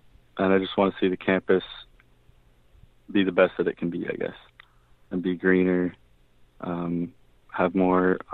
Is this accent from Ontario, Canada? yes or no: no; Fredericton, New Brunswick, Canada; I come from Fredericton and my high school had solar panels on it.